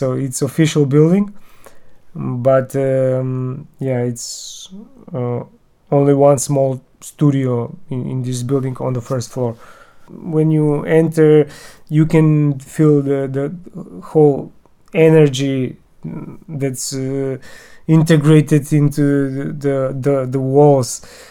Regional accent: Skopje, North Macedonia; English is a second language; from Skopje, Macedonia

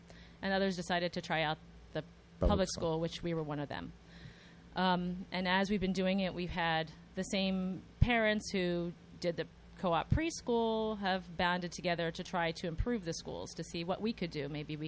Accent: Chevy Chase, Maryland, United States; I grew up in outside of Washington, D.C. in a town called Chevy Chase, Maryland.

